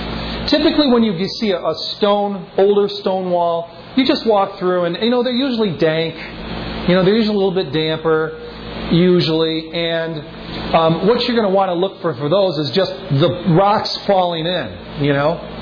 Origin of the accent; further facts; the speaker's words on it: Buffalo, New York, United States; And then there's one that you hardly ever see that I grew up in Buffalo